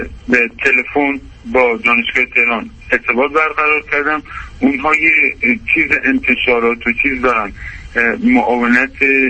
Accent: Kermanshah, Iran; از اون طریق من رو انتقال دادم به شهر خودمون کرمانشاه

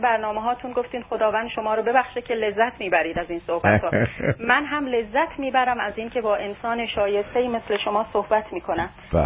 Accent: Shiraz, Fars, Iran; حقیقتاً من به عنوان یک شیرازی افتخار می‌کنم.

